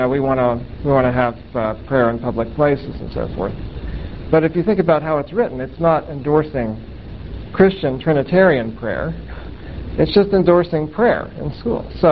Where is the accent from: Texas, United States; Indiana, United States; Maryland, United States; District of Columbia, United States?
Texas, United States; And even when I was growing up in Texas, the so-called blue laws were still enforced.